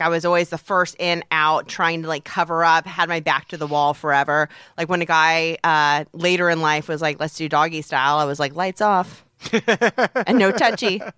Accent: Peoria, Illinois, United States; I never talked about my psoriasis growing up in Peoria.

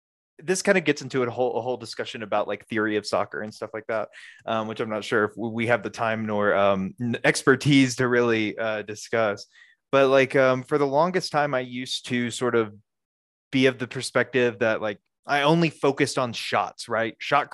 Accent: Alabama, United States; because I grew up in Alabama in the dark days of MLS, where there were no Southern teams

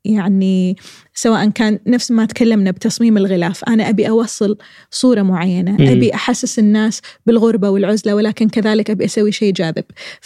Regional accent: Kuwait; إذا كان عندنا بالكويت صناعة سينما

